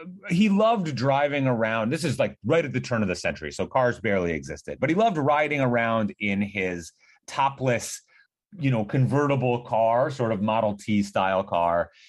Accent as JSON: {"language": "English", "region": "Minnesota", "country": "United States", "said": "Yeah, so I'm from Minnesota originally, and this is like every summer we would go to the state fair"}